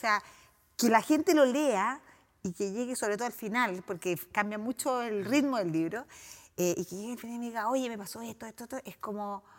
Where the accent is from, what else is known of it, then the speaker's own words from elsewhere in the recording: Gorbea, Araucanía, Chile; como crecí en Gorbea